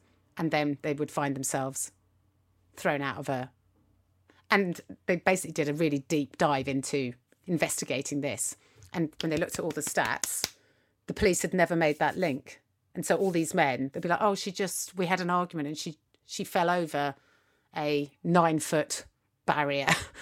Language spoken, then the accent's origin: English; United Kingdom; I suppose if people listen to this and they're from North America, they might describe us as very British, even with you, Alison, you know, it's a very British vibe.